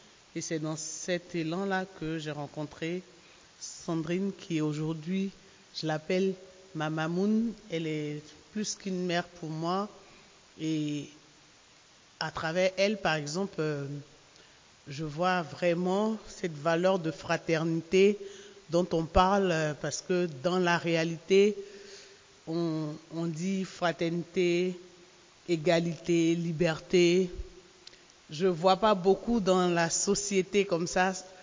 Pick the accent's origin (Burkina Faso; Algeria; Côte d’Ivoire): Côte d’Ivoire; moved away as an adult; now in France; Je suis ivoirienne, donc originaire de la Côte d'Ivoire. Il y a 8 ans, je me suis retrouvée en France, touriste, avec mes enfants